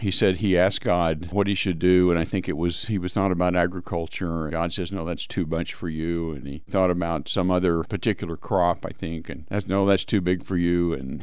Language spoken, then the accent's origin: English; Nevada, United States; not that far from where I grew up in Nevada